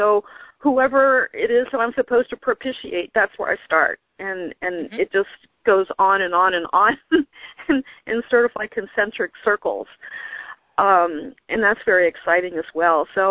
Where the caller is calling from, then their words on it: Pennsylvania, United States; I'm calling from near Philadelphia in Pennsylvania, USA.